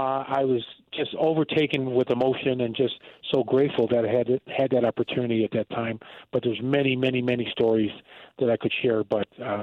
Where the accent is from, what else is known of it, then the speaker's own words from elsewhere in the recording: Buffalo, New York, United States; As you know, I'm from Buffalo, New York. I know we got a Buffalo connection with Van Miller and those people.